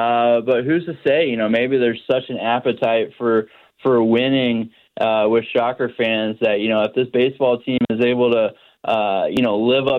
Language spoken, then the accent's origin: English; Wichita, Kansas, United States; Oh, man, I just, I grew up in Wichita.